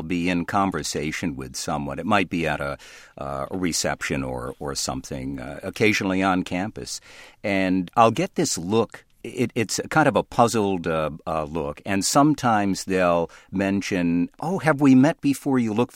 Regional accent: New Bedford, Massachusetts, United States; accent: New Bedford; I grew up in New Bedford, and as you said, because so many members of my family are from Provincetown, some still live there, and in Truro, I would spend many summers there, too. And I grew up with that New Bedford accent

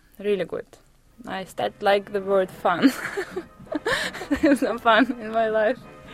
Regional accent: Russia; I'm from Russia, and in Russia, it's not the kids decide what they want to do, it's parents decide.

